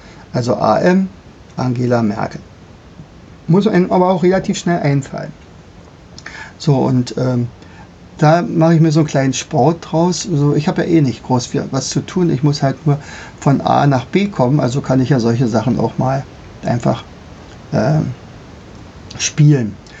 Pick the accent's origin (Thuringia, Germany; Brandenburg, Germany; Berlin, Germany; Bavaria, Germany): Brandenburg, Germany; ich komme ja hier aus dem Brandenburgischen